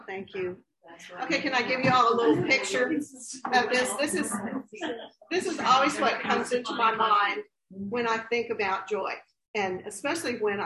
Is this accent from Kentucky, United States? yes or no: no; Albuquerque, New Mexico, United States; So Candy mentioned New Mexico last week, and I grew up in Albuquerque.